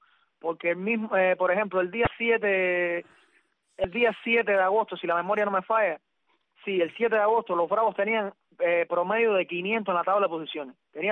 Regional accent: Cuba; Como cubano al fin, nosotros los cubanos y bueno, los latinos

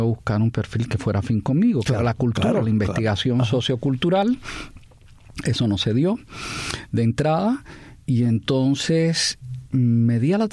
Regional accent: Cuba; moved away as an adult; also born or lived in Costa Rica / Colombia; now in United States; Yo nací en Cuba, viví hasta los 33 años en Cuba. En esa fecha me fui del país, me fui a Costa Rica, después me mudé a Colombia, después vine a Estados Unidos

